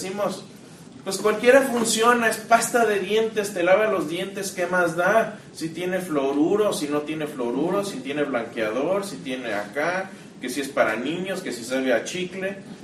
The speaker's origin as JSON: {"language": "Spanish", "region": "Querétaro", "country": "Mexico", "moved": "yes", "lives_now": "Houston, United States", "said": "yo soy de Querétaro. Querétaro, cuando yo empecé a vivir ahí en los 80s, pues era muy chiquito"}